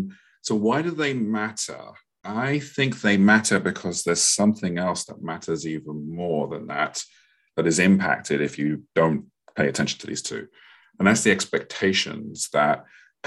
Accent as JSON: {"language": "English", "region": "London", "country": "United Kingdom", "lives_now": "Boston, United States", "said": "I'm based actually out of a Boston office, but I'm originally from London, England, as you can tell by my accent."}